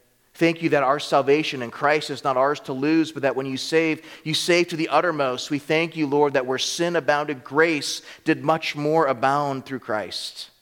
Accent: United States; even as a Colombian, I was raised in America, and I didn't get good soccer education.

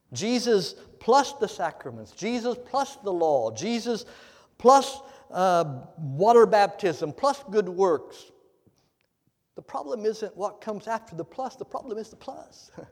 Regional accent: Indiana, United States; I saw cornfields, but then I'm from Indiana, so I'd seen those before. I worked in those before, raised on a farm.

